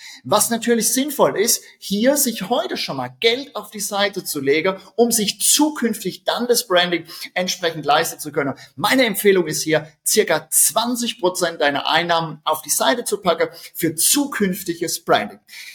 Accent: Rhineland-Palatinate, Germany; accent: Palatinate; Wie du unschwer meinen Dialekt hörst, bin ich Pfälzer und das ist auch gut so.

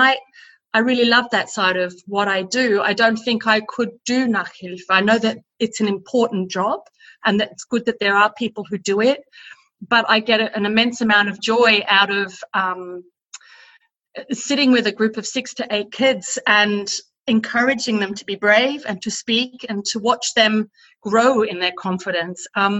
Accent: Melbourne, Victoria, Australia; now in Germany; I'm an Aussie. A Melbourne girl, and my life took a whole new direction when one Friday night I bumped into my now husband, Andy, who's a Niederbayer. Stars collided, we fell in love, and life changed. And then I moved.

